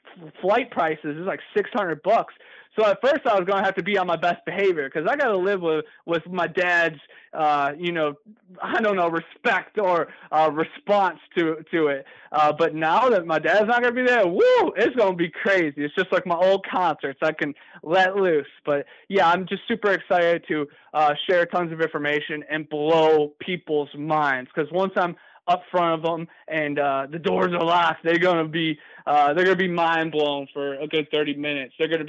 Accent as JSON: {"language": "English", "region": "Ohio", "country": "United States", "said": "I'm coming from Ohio, land of the Mothman, Lake Erie Monster, the Mud Mermaids, you know."}